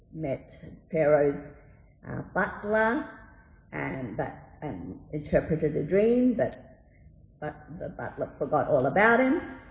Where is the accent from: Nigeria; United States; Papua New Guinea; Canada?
Papua New Guinea; So I was born in 1974 in Papua New Guinea. And growing up in Papua New Guinea, I had friends from many different countries.